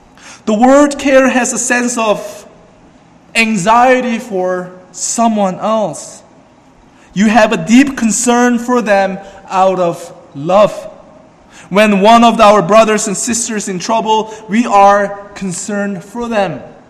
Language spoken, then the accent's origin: English; South Korea; You know, I'm not proud to say this, but in the ancient days, my home country in South Korea, or China and Korea, you know, the Chinese or Korean men, they did not cut their hairs.